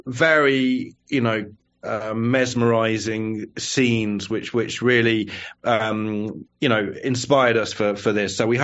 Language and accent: English; England, United Kingdom; growing up in rural England in the 1980s and the 1990s.